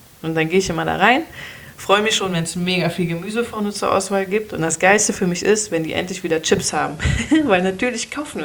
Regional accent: Cologne, North Rhine-Westphalia, Germany; als Kölner

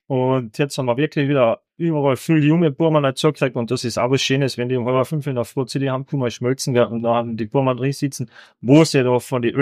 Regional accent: Carinthia, Austria; Ich bin auch Kärntner, ich bin gerne Kärntner, bin gerne Österreicher.

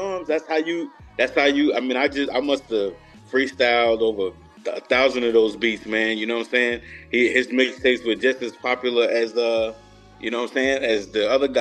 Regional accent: New York, United States; I grew up in New York, so it's nothing like going to Jamaica Avenue, bro, and getting those mixtapes.

